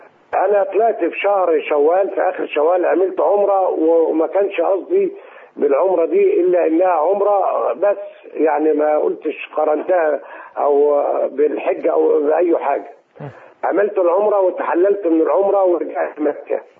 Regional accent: Egypt; أنا من مصر وجيت للسعودية في زيارة.

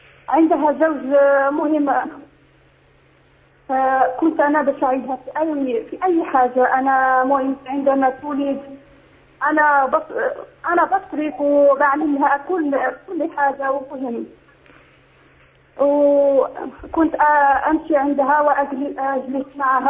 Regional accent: Morocco; أنا من المغرب, تزوجت وعمري 16 سنة

